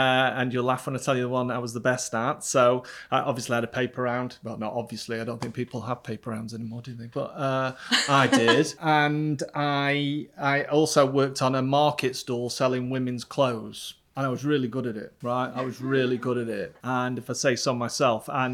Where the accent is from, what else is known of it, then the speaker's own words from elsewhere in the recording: Stockport, North West England, United Kingdom; also born or lived in Buxton; So I was born in a town called Buxton in Derbyshire. And then as a family, we moved to very close to South Manchester, Stockport area.